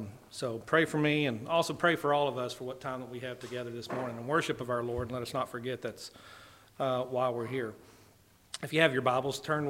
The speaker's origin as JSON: {"language": "English", "town": "Bartow", "region": "Florida", "country": "United States", "said": "I'm from Bartow, Florida, and we're still learning how to speak a little over there."}